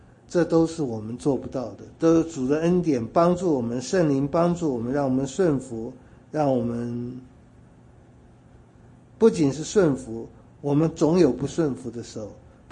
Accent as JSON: {"language": "Chinese", "country": "China", "said": "那么我们中国人的圣有点严肃"}